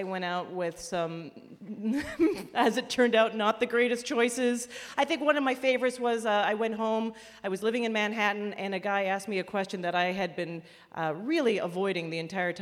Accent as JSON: {"language": "English", "country": "Canada", "said": "I'm Canadian."}